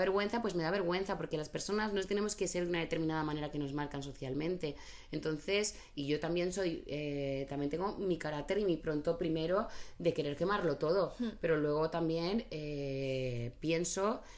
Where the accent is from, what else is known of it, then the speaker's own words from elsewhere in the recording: Barcelona, Catalonia, Spain; born there; cuando yo nací en Barcelona, lo máximo cuando vivíamos allí